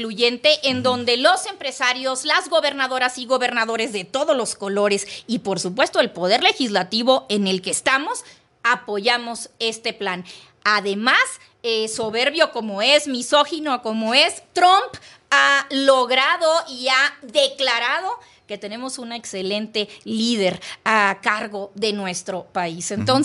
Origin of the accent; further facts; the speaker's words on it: Tampico, Tamaulipas, Mexico; Me encantaría que fueras a Tampico, que es mi ciudad natal.